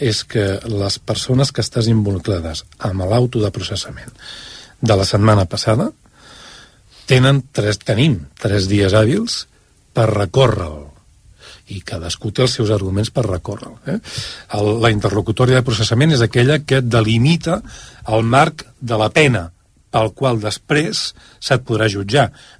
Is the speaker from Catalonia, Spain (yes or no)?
yes; Terrassa, Catalonia, Spain; som de Terrassa els dos